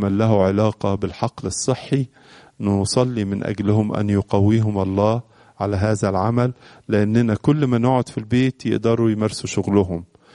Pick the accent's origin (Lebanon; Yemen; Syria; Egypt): Egypt; بلادنا مصر